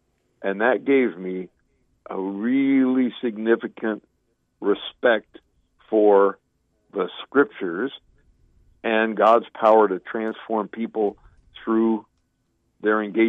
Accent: Santa Barbara, California, United States; I grew up in Santa Barbara, California, on acreage, back when kids played in the dirt and developed great immune systems.

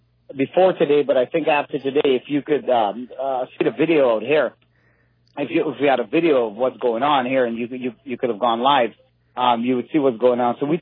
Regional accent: Ottawa, Ontario, Canada; growing up in Canada, in Ottawa, you know, I had sneakers.

